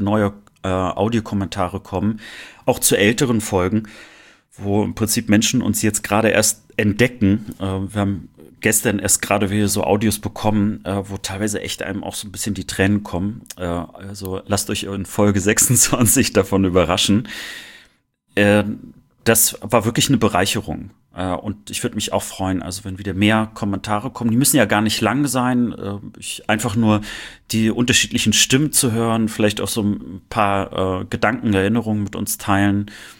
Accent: Rostock, Mecklenburg-Vorpommern, Germany; wieder auch also Warnemünde zu sehen und Rostock zu spüren. Also ich merke schon, dass es doch noch meine Heimat ist. Also die Entfernung ist noch nicht da. Also ich fühle mich trotzdem dort noch zu Hause.

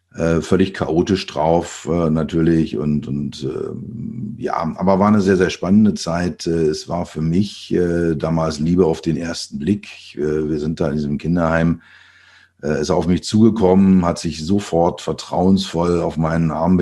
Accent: Berlin, Germany; Für mich als Berliner damals irgendwie, naja, also nicht ernst zu nehmen, weit weg.

